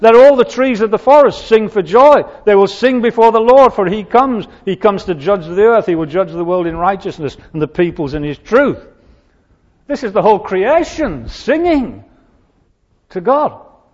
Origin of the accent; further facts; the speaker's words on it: England, United Kingdom; You know, I'm an Englishman.